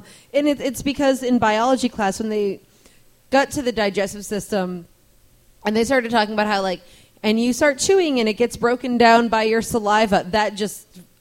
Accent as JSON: {"language": "English", "region": "New England", "country": "United States", "said": "Didn't I just say I'm from New England?"}